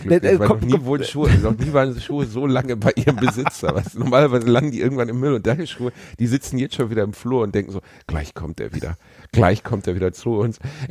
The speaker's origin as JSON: {"language": "German", "region": "North Rhine-Westphalia", "country": "Germany", "said": "Mach ich, bin Westfale"}